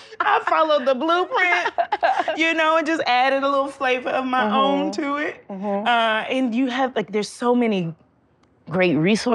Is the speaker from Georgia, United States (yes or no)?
yes; Georgia, United States; born there; And I was born in Georgia.